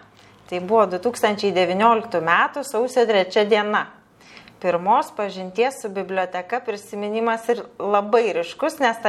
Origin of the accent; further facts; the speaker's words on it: Anykščiai, Utena County, Lithuania; Esu iš Anykščių, Panevėžyje tuo metu lankiausi retai, tad teko apsukti kelis ratus, kol radau bibliotekos pastatą.